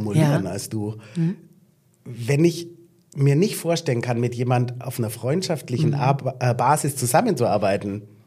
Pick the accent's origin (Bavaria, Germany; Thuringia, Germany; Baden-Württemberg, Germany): Bavaria, Germany; Munich; Und ich habe damals in München gewohnt, wo ich aufgewachsen bin oder in der Nähe.